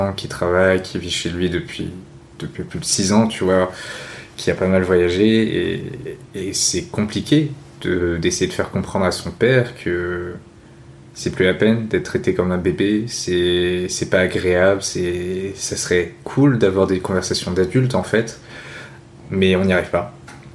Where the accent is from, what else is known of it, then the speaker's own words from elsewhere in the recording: France; born there; vu que nous on est nés en France, tu vois, moi et ma sœur